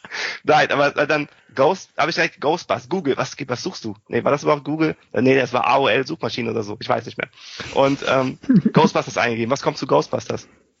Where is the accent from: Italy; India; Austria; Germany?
Germany; Cologne, North Rhine-Westphalia; ich komme aus Köln.